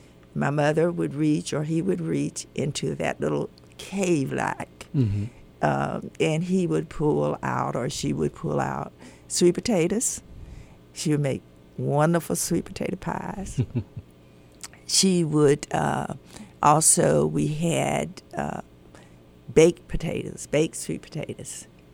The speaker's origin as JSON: {"language": "English", "region": "North Carolina", "country": "United States", "said": "Well, I am from North Carolina. I was born into a big family, had six girls and four boys, and we lived on a farm."}